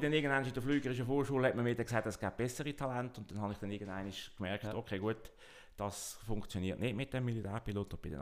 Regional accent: Meggen, Lucerne, Switzerland; Ich bin in Meggen aufgewachsen

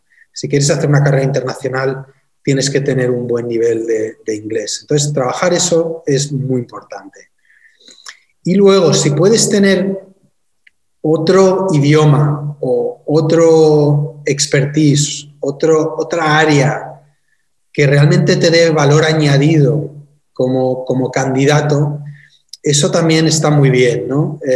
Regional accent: Spain; Y bueno, como españoles tenemos la suerte de tener el español, ¿no?

